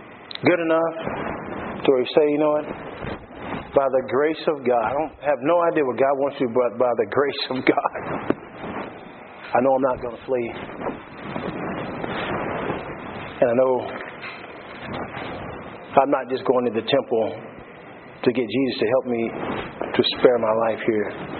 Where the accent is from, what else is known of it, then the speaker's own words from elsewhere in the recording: Texas, United States; when I grew up I grew up in Texas, and I used to go out and just lay in the grass at night and look up and see the stars.